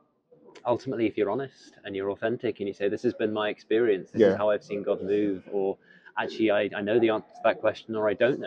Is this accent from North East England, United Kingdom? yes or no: no; South West England, United Kingdom; now in Scotland; I'm not Scottish myself. I'm from Devon, from the southwest of England. Both my parents had faith. My dad was from a Christian family.